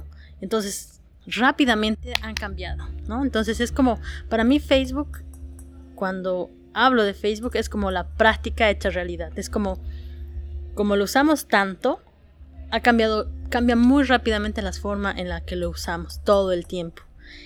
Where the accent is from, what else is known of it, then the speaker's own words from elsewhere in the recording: Bolivia; soy de Bolivia, soy comunicadora social